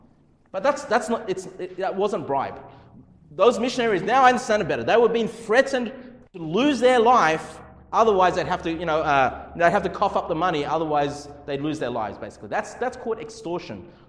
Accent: Canley Vale, New South Wales, Australia; I grew up, you know, not far from here. I grew up in Canley Vale, which is close to Cabramatta.

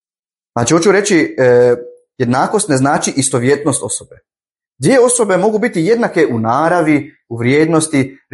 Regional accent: Croatia; Recimo, mi smo u Hrvatskoj. Ja sam Hrvat, ne znam.

